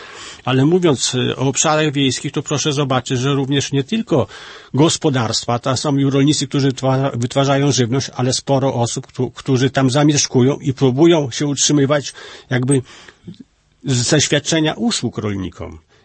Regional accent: Podlaskie Voivodeship, Poland; U mnie na Podlasiu no, mamy taki powiat Siemiatycze

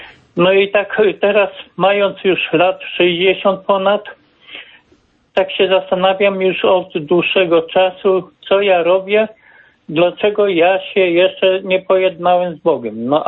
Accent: Bydgoszcz, Kuyavian-Pomeranian Voivodeship, Poland; pochodzę z Bydgoszczy.

